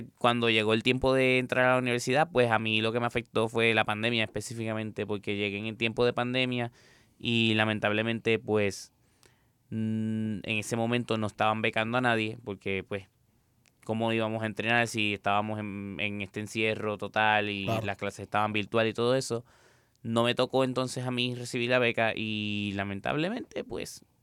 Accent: Ponce, Puerto Rico; Salí entonces de aquí, de Ponce, como atleta.

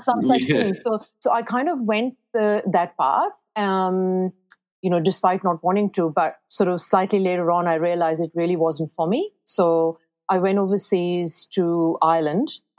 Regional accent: Pakistan; now in Australia; It was interesting because I come from Pakistan, and I've called Australia home for like many, many years now.

